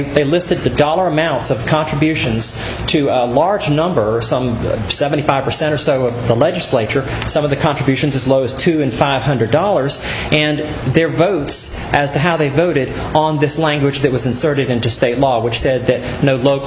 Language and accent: English; Charleston, South Carolina, United States; I'm 3 hours from home. I'm from Charleston.